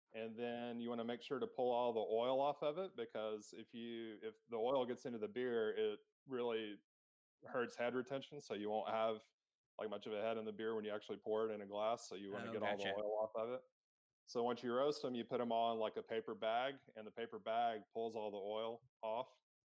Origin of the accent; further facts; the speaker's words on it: Amarillo, Texas, United States; Yeah, I grew up in West Texas, man. I grew up in Amarillo, Texas, kind of in the middle of nowhere up there in between Denver, Albuquerque, and Oklahoma City